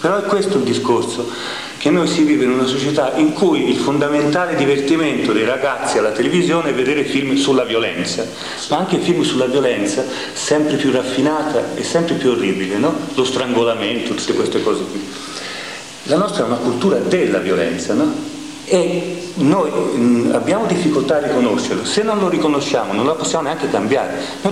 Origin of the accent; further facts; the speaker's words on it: Florence, Tuscany, Italy; io sono fiorentino, ma mio padre è di Napoli